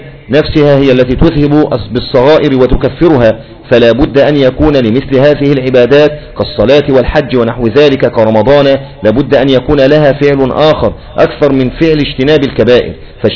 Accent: Syria; وكما يقولون عندنا في سوريا مثلا كده نحط رجلينا نحط رجلينا بمية برد

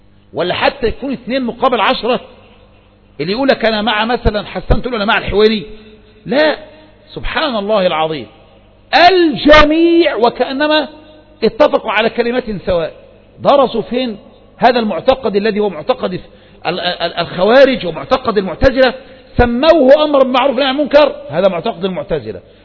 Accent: Kafr El Sheikh, Kafr El Sheikh Governorate, Egypt; تعال عندنا في كفر الشيخ

